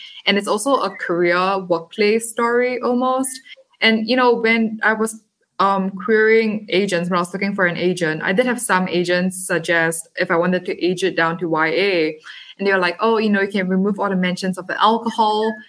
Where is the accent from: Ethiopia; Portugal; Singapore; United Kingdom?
Singapore; moved away as an adult; now in United States; So I was born in Singapore. I grew up in Singapore and I came to California in 2017 to attend Stanford University. And I've been here ever since.